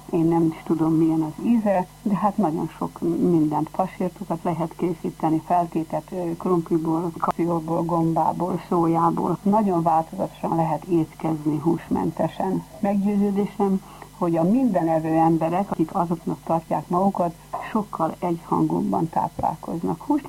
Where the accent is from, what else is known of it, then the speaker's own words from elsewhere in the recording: Mezőberény, Békés, Hungary; born there; Hetedik gyermeke vagyok a szüleimnek, és édesanyám áldott állapotban volt velem, amikor Erdélyből átjöttek Békés megyébe Mezőverénybe lakni. Én decemberben születtem meg, 1941-ben